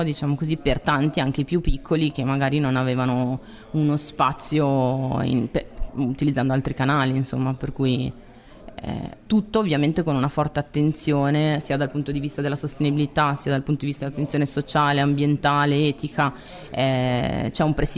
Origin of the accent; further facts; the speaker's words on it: Milan, Lombardy, Italy; Milano è una città bellissima, detta da milanese